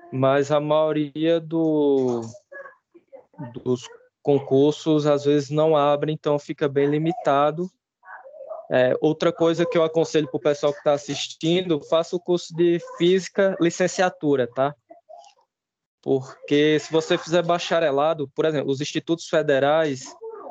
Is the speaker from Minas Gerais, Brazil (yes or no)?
no; Campina Grande, Paraíba, Brazil; moved away as an adult; No doutorado, aí eu saí de Campina Grande, fui morar, a primeira vez que você vai morar fora da sua região, né? Dos seus parentes, e eu fui para São José dos Campos, no interior de São Paulo.